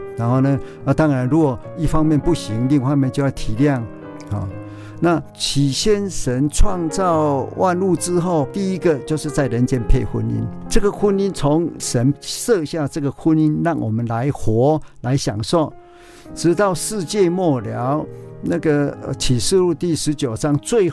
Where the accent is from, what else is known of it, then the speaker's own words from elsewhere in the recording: Taiwan; Chinese is a second language; now in Germany; 其实我是非常土生土长的台湾人、我上小学之前我还不会讲我们所讲的国语啊或是什么普通话